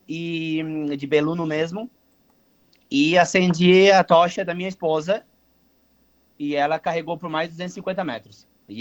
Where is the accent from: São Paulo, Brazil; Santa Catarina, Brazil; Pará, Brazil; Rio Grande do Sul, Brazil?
Santa Catarina, Brazil; Urussanga; moved away as an adult; now in Italy; somos de Uruçanga, né? A gente nasceu aí, então eu saí de Uruçanga com 18 anos. A gente é de uma família muito humilde, né?